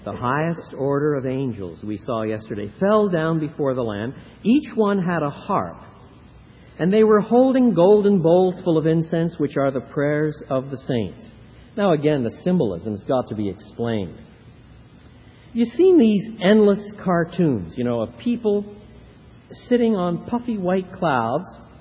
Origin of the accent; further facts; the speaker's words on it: Montreal, Quebec, Canada; I was brought up in Montreal, and points east